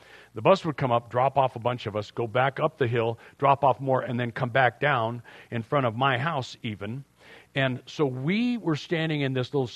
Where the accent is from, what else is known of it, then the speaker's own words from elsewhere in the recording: San Fernando Valley, California, United States; also born or lived in Pasadena / Washington State; now in San Diego, United States; I was born in Pasadena, grew up San Fernando Valley, but we moved up when I was in grade school, I think third grade or something like that.